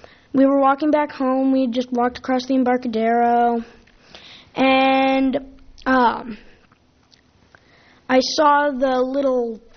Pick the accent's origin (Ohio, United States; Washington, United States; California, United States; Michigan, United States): California, United States; Merced; I'm from Merced. I'm visiting my grandma and grandpa.